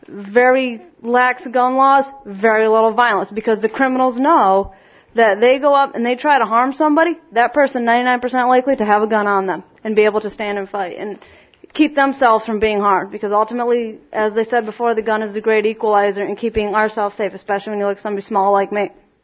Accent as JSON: {"language": "English", "town": "Freeville", "region": "New York", "country": "United States", "tie": "born or raised there", "said": "I'm from the Freeville area, lifelong Tompkins County resident."}